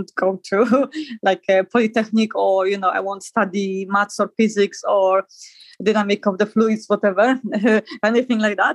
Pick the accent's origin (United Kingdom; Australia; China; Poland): Poland; English is a second language; I'm from Poland